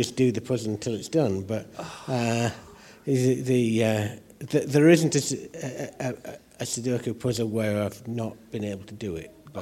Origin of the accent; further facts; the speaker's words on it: Yorkshire and the Humber, United Kingdom; The town I grew up in was in Yorkshire. And then during the 70s, they did the rearrangement of the county boundaries and moved us into Lancashire.